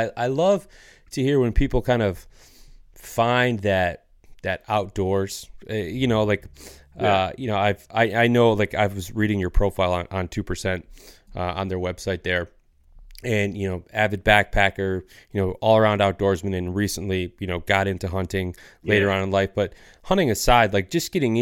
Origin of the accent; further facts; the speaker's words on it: Michigan, United States; I grew up in Northern Michigan in a, you know, fairly small rural community.